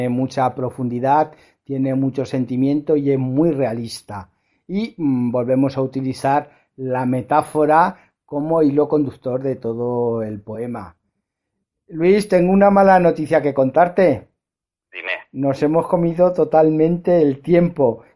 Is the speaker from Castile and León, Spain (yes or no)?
no; Madrid, Community of Madrid, Spain; yo soy madrileño, casi toda mi vida laboral la he llevado a cabo con empresas catalanas y siempre digo que si me pierdo de Madrid me busquen en Barcelona.